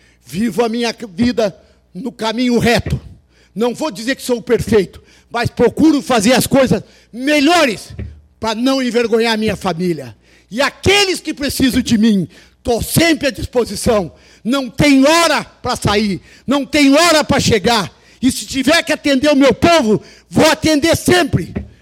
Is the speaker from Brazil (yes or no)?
yes; São José do Norte, Rio Grande do Sul, Brazil; Que a comunidade que eu amo, aonde eu me criei, aonde eu perdi o umbigo. E gosto dessa terra.